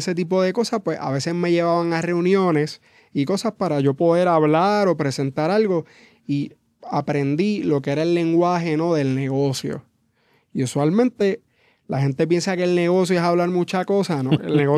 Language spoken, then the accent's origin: Spanish; Mayagüez, Puerto Rico; nacido y criado en Mayagüez, hasta hace 8 años atrás estuve viviendo allí.